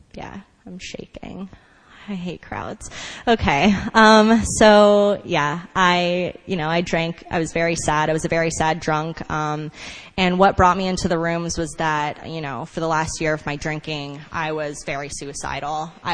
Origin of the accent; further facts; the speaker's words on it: California, United States; moved away as an adult; now in New York, United States; I'm from California. I lived there until I was 22. When I moved to New York